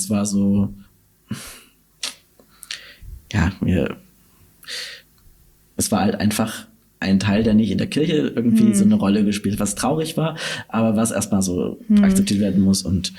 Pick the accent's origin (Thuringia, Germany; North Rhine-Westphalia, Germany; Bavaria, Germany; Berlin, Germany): Thuringia, Germany; Gera; also born or lived in Dresden; weil ich mich tatsächlich in meiner Heimatgemeinde auch nicht geoutet habe